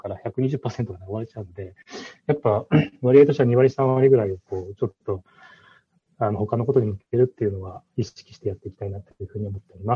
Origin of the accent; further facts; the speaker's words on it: Okayama, Japan; 例えば僕の岡山の地元だと、地元の周りに隣接してる市を、はいいので、割とまあ広めに取れるんですよね。